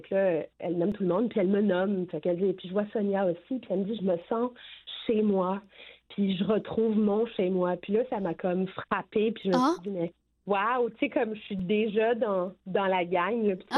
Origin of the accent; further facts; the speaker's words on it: France; now in Canada; Ben, je viens de France, fait qu'on a le palais fin, puis on aime ça manger.